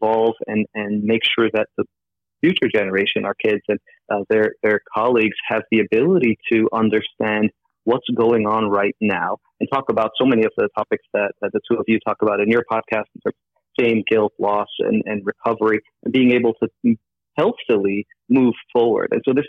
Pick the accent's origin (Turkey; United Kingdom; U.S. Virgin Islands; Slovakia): Turkey; now in United States; It was something that drew us to humanity because of what we saw growing up in Turkey, as Duga mentioned, but then also in America